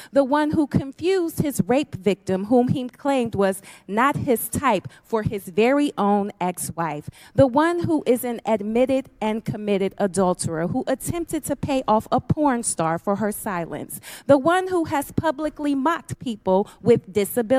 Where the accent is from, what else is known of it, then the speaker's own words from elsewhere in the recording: Ohio, United States; including most recently at my rally in the home state, my home state of Ohio